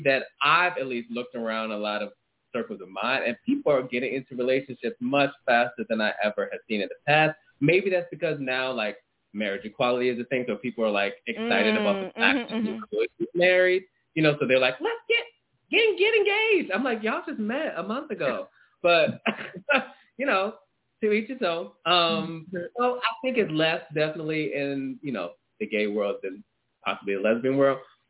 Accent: Baltimore, Maryland, United States; Absolutely. I'm from Baltimore. There's a lot of shade.

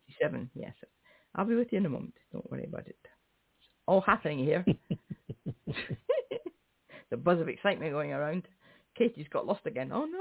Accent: Scotland, United Kingdom; Being Scottish, you know, I am used to eating early.

